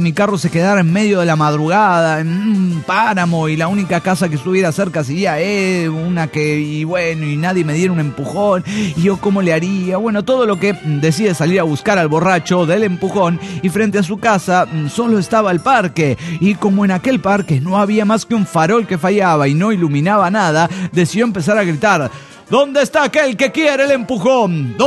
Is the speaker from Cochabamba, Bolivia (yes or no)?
yes; Cochabamba, Bolivia; de Cochabamba, Bolivia.